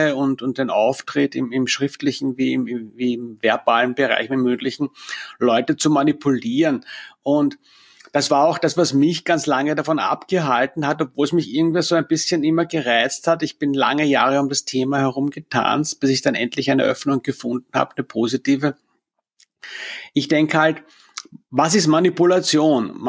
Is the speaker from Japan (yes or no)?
no; Austria; gerade bei uns in Österreich ist NLP insofern zum Teil auch einfach negativ belegt